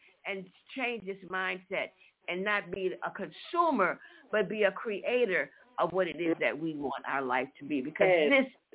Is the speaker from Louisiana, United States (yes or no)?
yes; New Orleans, Louisiana, United States; I'm from New Orleans, and we as a city under Catholicism, we celebrated the All Saints Day, and we would go to the cemetery